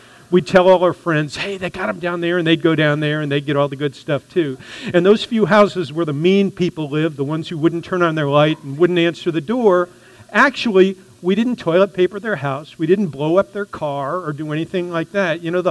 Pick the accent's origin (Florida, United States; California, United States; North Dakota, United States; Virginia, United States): Florida, United States; I grew up in Florida